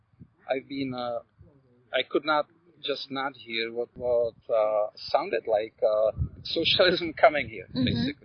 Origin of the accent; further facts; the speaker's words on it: Brno, South Moravian Region, Czechia; born there; English is a second language; also born or lived in Prague; I was born in Czechoslovakia, now it's Czech Republic. And it was right after Stalinist era. which was the worst socialist time there. And then I was born in Brno, which is like capital of the eastern part of Czech Republic.